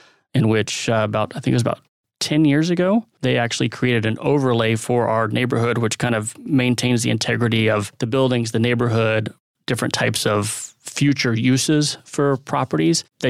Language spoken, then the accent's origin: English; Dallas, Texas, United States; I grew up in Dallas.